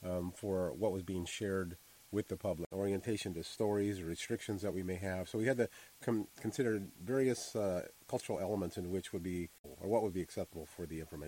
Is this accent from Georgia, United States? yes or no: no; Pahrump, Nevada, United States; Well, my background is country boy. I'm from Pahrump, Nevada